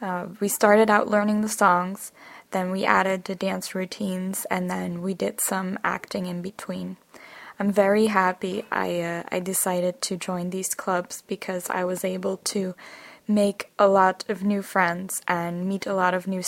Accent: Belgium; English is a second language; I'm from Belgium, and a few years ago I was a foreign exchange student in Michigan, which is in the United States.

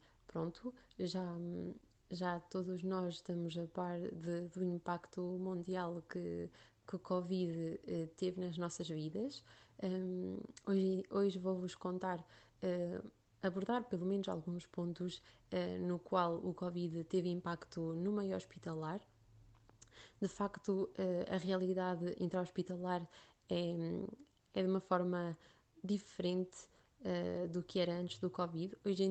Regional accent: Paris, Île-de-France, France; now in Queluz, Portugal; tenho 24 anos, sou lusó-francesa, de facto nasci em Paris e estudei lá e vivi uma grande parte da minha vida. Embora hoje em dia viva em Portugal, moro em Queluz

